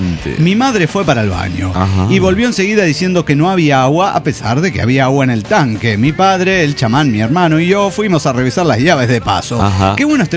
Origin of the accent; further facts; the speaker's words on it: San Luis, Argentina; somos oriundos de San Luis, he tenido que convivir con distintos tipos de gente.